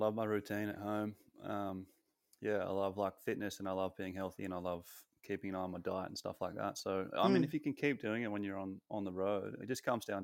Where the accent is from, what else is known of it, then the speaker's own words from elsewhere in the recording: South Australia, Australia; I'm from South Australia.